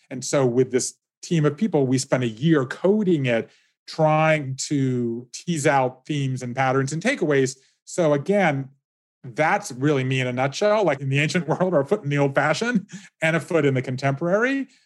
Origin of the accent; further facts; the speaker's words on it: the South, United States; B2 is I grew up Jewish in the South. Okay. So, you know, I love the South.